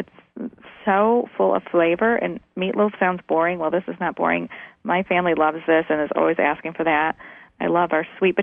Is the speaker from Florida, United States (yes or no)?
no; Chicago, Illinois, United States; And I'm from Chicago, so we are, we have these cold winters, so that's perfect on a cold day.